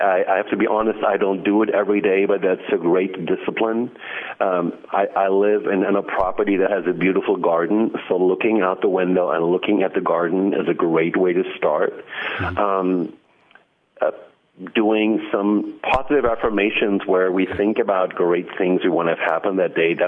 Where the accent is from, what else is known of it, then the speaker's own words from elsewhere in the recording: Germany; And I'm originally from Germany, so he said that's part of your German upbringing.